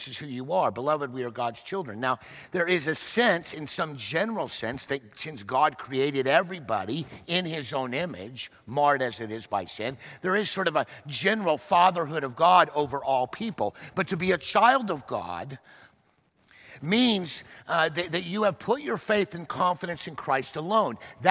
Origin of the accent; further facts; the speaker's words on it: Dallas, Texas, United States; because I grew up in Dallas as a young boy, and because my father was a Cowboy fan